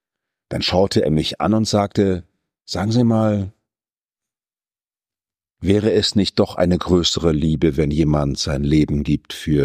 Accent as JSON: {"language": "German", "region": "North Rhine-Westphalia", "country": "Germany", "said": "Ich komme aus dem Westfälischen."}